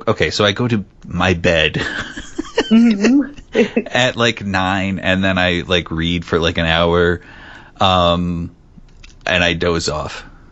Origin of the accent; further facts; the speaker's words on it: New Jersey, United States; now in Wilkes-Barre, United States; I live in Wilkes-Barre, Pennsylvania. But I'm originally from South Jersey.